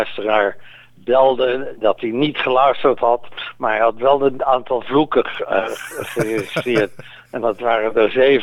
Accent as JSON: {"language": "Dutch", "town": "Leiden", "region": "South Holland", "country": "Netherlands", "said": "Maar dat doen alleen de Groningers en ik kom uit Leiden. Dus ik sprak een ander Nederlands."}